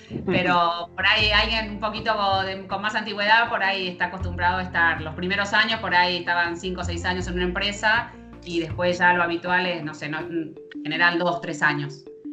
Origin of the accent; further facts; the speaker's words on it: Argentina; Nosotros, como en Argentina, estamos... te diría que estamos a la vanguardia